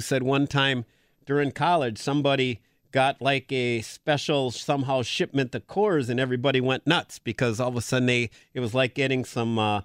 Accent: Green Bay, Wisconsin, United States; where I grew up in Green Bay, the big beer was Old Style

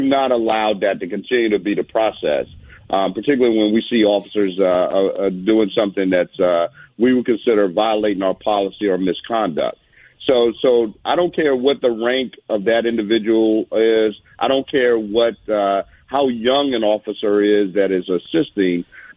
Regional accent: the South, United States; I grew up in the South

